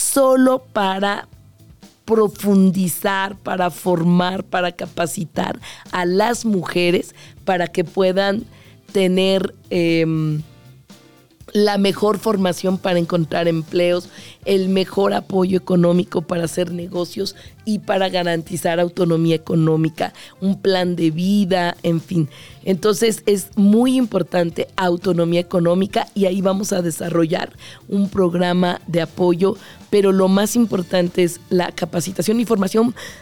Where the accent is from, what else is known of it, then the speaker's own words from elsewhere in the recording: Mexico City, Mexico; Yo amo esta ciudad, soy chilanga